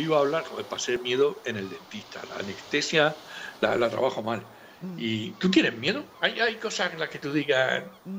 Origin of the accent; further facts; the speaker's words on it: San Javier, Region of Murcia, Spain; Eso es que empiezan las fiestas de mi pueblo, de San Javier.